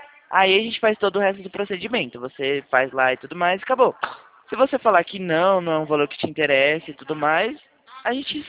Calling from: Atibaia, São Paulo, Brazil; Aqui em Atibaia, no interior de São Paulo.

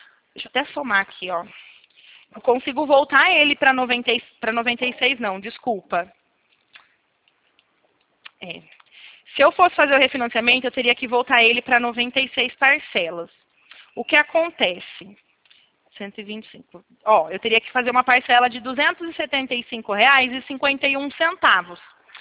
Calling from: São Paulo, Brazil; Isso, no interior de São Paulo eu fico.

